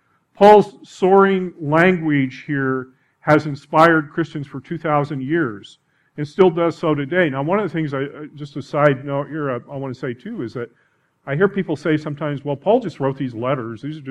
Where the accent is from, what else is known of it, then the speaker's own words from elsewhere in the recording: Idaho, United States; I guess I grew up in Idaho. It was big in Idaho.